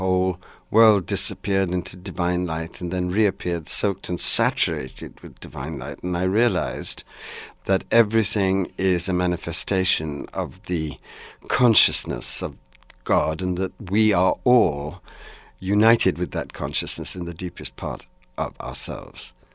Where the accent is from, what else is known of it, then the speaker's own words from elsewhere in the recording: India; born there; I was born in India.